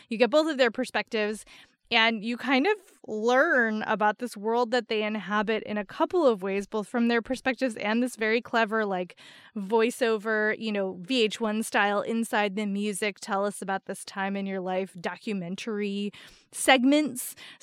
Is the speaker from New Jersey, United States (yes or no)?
yes; New Jersey, United States; an urban legend in New Jersey, which I grew up in New Jersey, so this story is near and dear to my heart